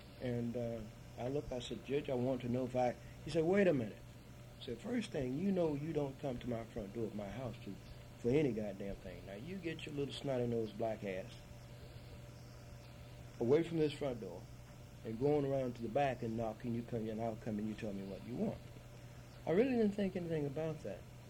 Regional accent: Cleveland, Mississippi, United States; I was born and reared in Cleveland, Mississippi.

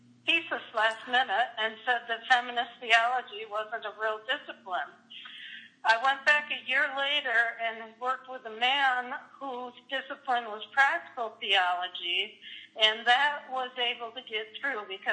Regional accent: Westfield, New York, United States; born there; I was born in 1953 in Westfield, New York.

